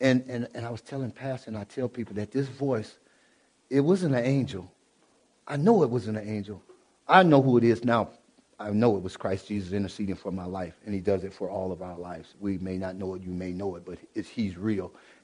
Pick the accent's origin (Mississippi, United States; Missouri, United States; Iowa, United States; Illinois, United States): Illinois, United States; Kankakee; when I went to this place called Kankakee, it was a place that I never wanted to go back to. That was my hometown.